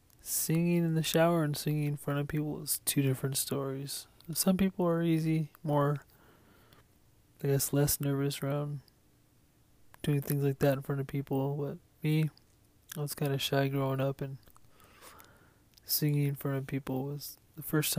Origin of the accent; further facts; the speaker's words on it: Long Beach, California, United States; also born or lived in Los Alamitos; I was born and raised in Long Beach, LAOC. I say that because I lived on the border of OC and Long Beach, in a little town called Los Alamitos.